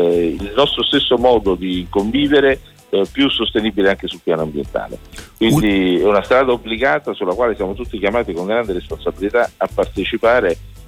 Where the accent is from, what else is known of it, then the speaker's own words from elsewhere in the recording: Naples, Campania, Italy; La ragione per la quale siamo a Napoli non è solo perché io sono napoletano